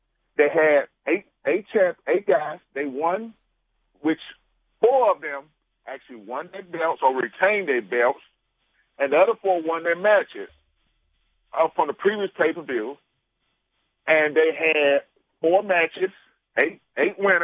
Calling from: Memphis, Tennessee, United States; from Memphis, Tennessee

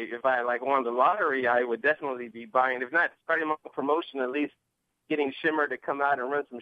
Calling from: San Antonio, Texas, United States; in San Antonio.

